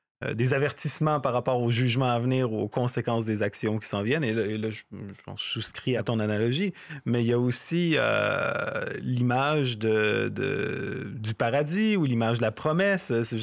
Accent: Canada; Quand on est Canadien, on l'accueille favorablement.

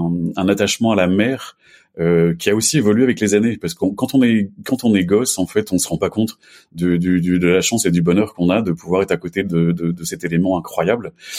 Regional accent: Guérande, Pays de la Loire, France; j'ai eu la chance de grandir au bord de la mer. Je suis né à Guérande, en Loire-Atlantique, le pays du sel. Et donc j'y ai vécu jusqu'à mes 11 ans.

